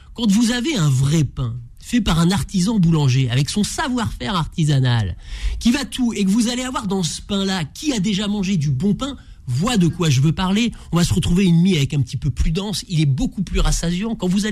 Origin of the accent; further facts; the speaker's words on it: Normandy, France; parce que je suis normand et j'y tiens